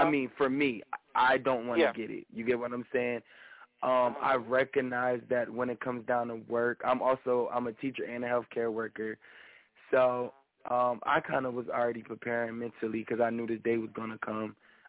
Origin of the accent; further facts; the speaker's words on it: Trenton, New Jersey, United States; I'm from Trenton, New Jersey.